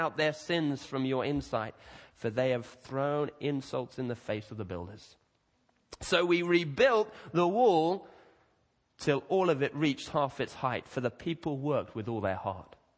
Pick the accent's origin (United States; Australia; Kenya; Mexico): Kenya; I grew up in Kenya and we didn't have lots on the television then, so we used to get these cheap videos from W.H. Smith's and take them back over there.